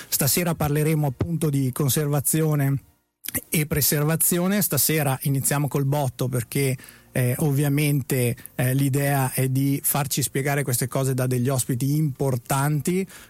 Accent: Trentino-Alto Adige, Italy; io da trentino sono fiero di quello che hanno fatto i trentini

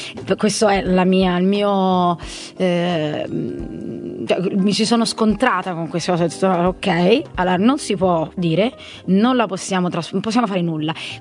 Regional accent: Rome, Lazio, Italy; Quindi poi veniamo da Roma qui a Trento, quindi siamo distanti, tanto distanti.

